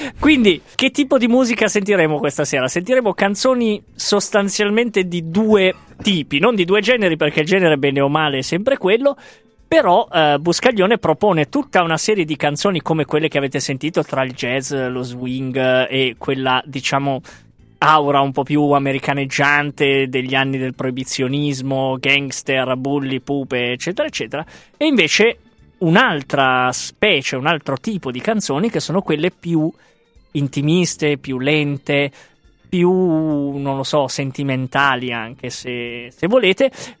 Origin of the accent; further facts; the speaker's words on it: Biella, Piedmont, Italy; born there; No, io sono nato a Biella, non sono io.